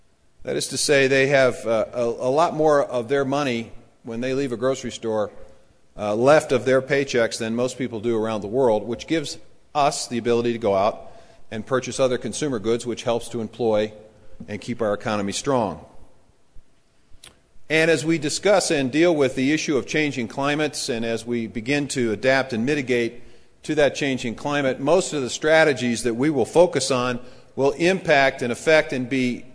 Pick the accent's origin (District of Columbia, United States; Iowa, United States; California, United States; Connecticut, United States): Iowa, United States; at least in my home state